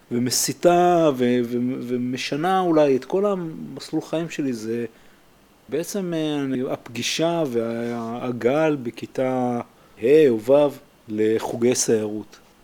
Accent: Jerusalem, Jerusalem District, Israel; אני הרי גדלתי בירושלים.

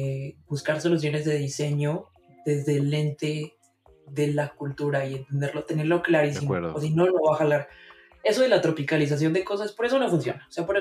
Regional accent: Cundinamarca, Colombia; now in Mexico City, Mexico; yo en realidad no soy de Bogotá. Okay. Yo soy de un pueblo cerca de Bogotá, pero yo viví en Bogotá 7 años, y el próximo año ya cumplo 8 años acá.

